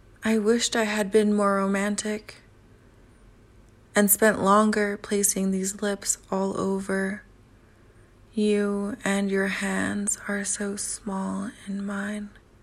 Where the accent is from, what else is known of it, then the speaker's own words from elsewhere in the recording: Edmonton, Alberta, Canada; now in Calgary, Canada; Irish writer and artist currently based in Calgary, Alberta. I'm originally from Edmonton with parents from Fort Smith, Northwest Territories, and Ottawa, Ontario.